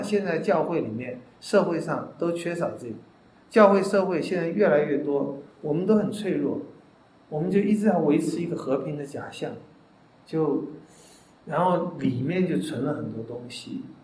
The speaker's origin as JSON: {"language": "Chinese", "country": "China"}